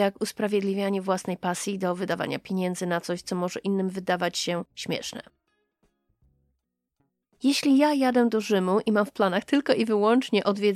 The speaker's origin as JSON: {"language": "Polish", "town": "Gdańsk", "region": "Pomeranian Voivodeship", "country": "Poland", "said": "Ja sama jestem z Gdańska i kocham Gdańsk z całego serca."}